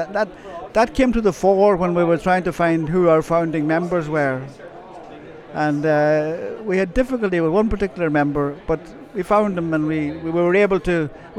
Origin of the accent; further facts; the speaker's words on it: Ardara, County Donegal, Ireland; born there; I was born in Ardra, and I won my first championship medal with Ardra